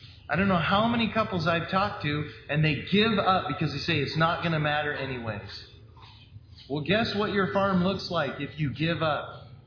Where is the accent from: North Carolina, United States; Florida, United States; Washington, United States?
Washington, United States; Walla Walla; Well, I'm from Walla Walla, Washington. I've never heard of sulfur water.